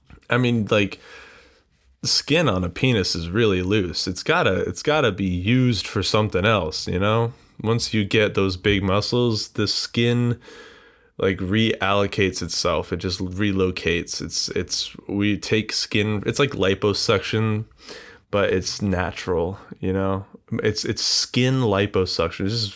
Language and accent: English; United States; You know, I'm an American, dude.